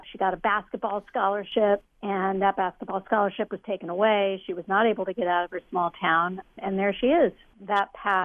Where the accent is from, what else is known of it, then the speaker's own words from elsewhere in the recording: Missouri, United States; Yeah, I mean, in Missouri in particular, which is my home state where we chose to focus